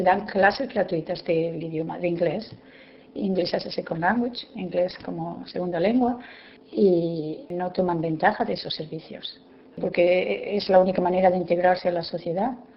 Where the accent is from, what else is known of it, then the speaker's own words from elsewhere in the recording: Spain; now in United States; soy originalmente de España. Llevo aquí viviendo 23 años.